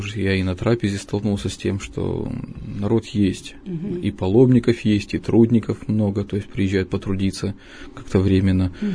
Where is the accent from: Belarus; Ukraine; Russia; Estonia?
Russia; то есть мы как паломники из России в первую очередь направляемся всегда туда.